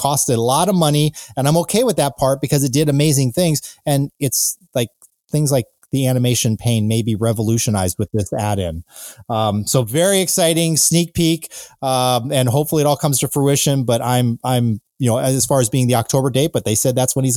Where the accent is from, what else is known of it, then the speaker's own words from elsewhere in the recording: Midwest, United States; I'm from the Midwest originally.